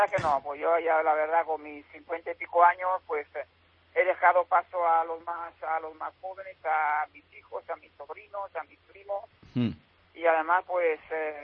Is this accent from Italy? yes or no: yes; Italy; Pues como buen italiano soy supersticioso